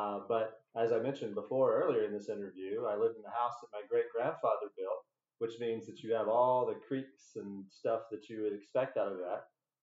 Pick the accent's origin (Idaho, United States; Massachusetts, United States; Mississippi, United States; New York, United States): Mississippi, United States; West Point; I grew up in West Point, Mississippi, and lived in the house that my great-grandfather has built.